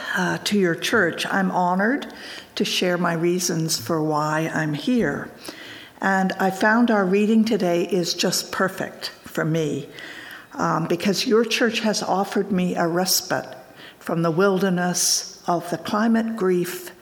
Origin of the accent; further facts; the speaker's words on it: Ontario, Canada; moved away; I'm a refugee from Ontario, and my husband and I moved here about 14 years ago, and I've been active in the United Church ever since.